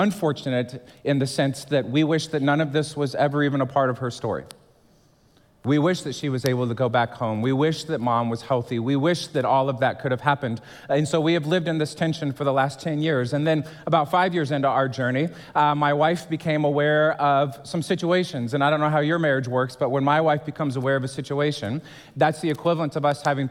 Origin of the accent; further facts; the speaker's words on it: Houston, Texas, United States; I come to you from Houston.